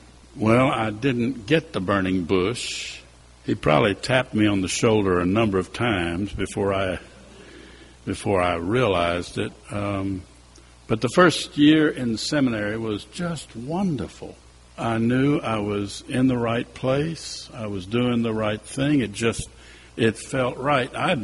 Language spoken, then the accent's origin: English; Vicksburg, Mississippi, United States; I grew up in Vicksburg, Mississippi, on the Mississippi River, and often referred to as the Gibraltar of the Confederacy.